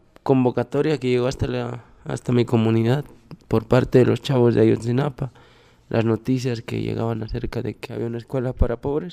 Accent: Guerrero, Mexico; porque en mi tierra, yo vivo en la Sierra de Guerrero, pues se da mucho eso, ¿no?

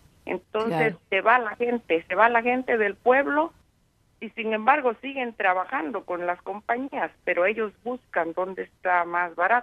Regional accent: Oaxaca, Mexico; como principalmente pues acá los oaxaqueños, yo soy oaxaqueña.

